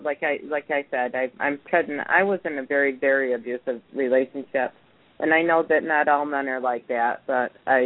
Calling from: New York, United States; I'm from New York.

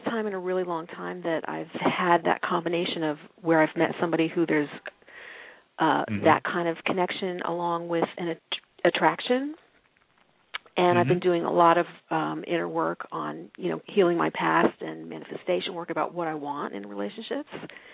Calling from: New York, United States; From New York.

